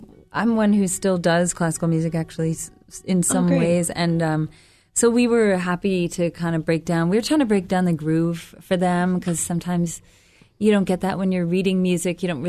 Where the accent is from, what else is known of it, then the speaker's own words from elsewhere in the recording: Vermont, United States; And a lot of I grew up in Vermont, actually, like Owen did. We both come from the western part of Vermont.